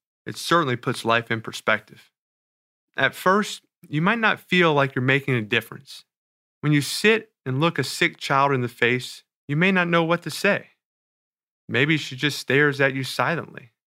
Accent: New Orleans, Louisiana, United States; In New Orleans, my hometown, Hurricane Katrina shuttered their classrooms and forced thousands to migrate and finish school in other parts of the country.

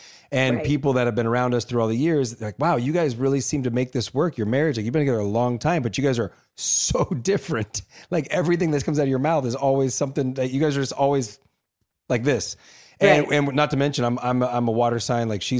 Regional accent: La Puente, California, United States; Although we laugh because I grew up in La Puente and I think I'm like

